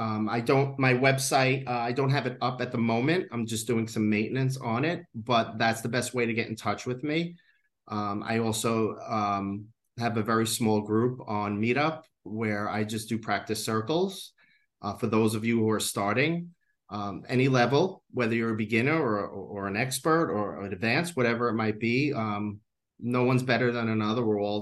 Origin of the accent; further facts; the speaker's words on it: New York, United States; from New York. That's all I am.